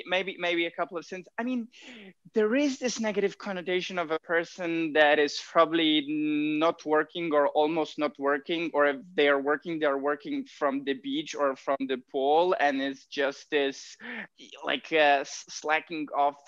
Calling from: Vietnam; And today I'm calling from Vietnam. It's a good question if it's our home or not, because when we left States in 2018, then it was really hard to tell where is our home. Like, we have our home base still in Poland.

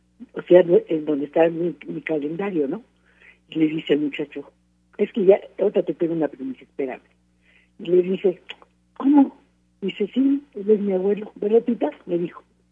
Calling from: Tlalpan, Mexico City, Mexico; de acá de Tlalpan.

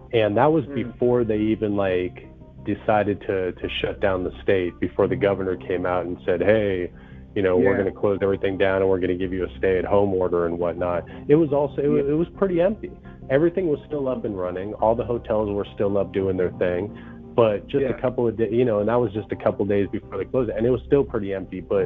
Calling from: Las Vegas, Nevada, United States; So I'm in Las Vegas.

